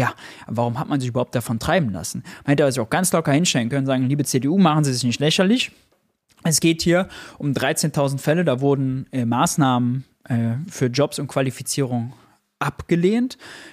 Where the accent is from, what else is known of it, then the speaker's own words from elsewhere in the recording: Mönchengladbach, North Rhine-Westphalia, Germany; aus Mönchengladbach, meiner Heimatstadt.